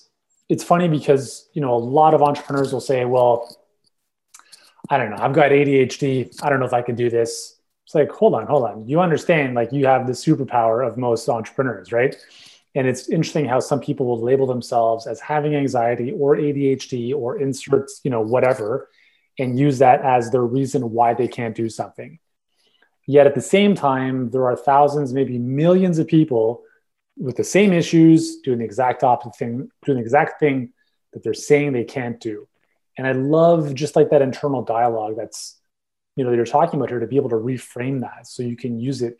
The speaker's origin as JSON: {"language": "English", "country": "Canada", "said": "Being Canadian, you know"}